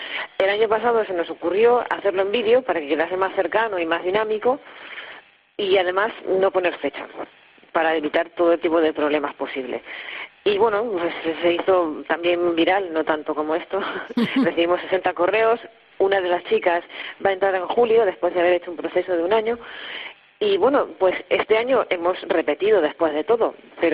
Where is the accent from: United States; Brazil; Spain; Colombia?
Spain; Ciudad Real, Castilla-La Mancha; Nosotros somos de Ciudad Real.